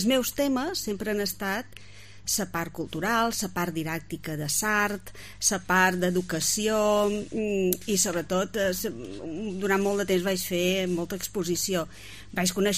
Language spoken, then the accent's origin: Catalan; Ciutadella, Balearic Islands, Spain; vaig pensar, no, no, jo he d'anar a Ciutadella, que és ca meua